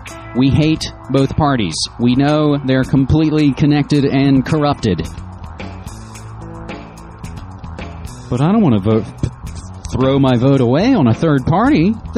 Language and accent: English; West Virginia, United States; We'll make a brief note about my home state of West Virginia